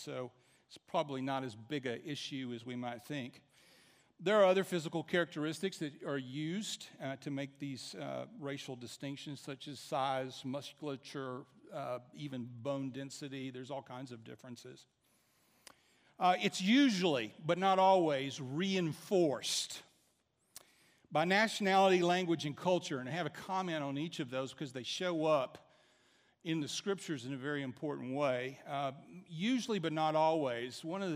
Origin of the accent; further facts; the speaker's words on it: the South, United States; Let me describe in generality some of the things I observed growing up in the South.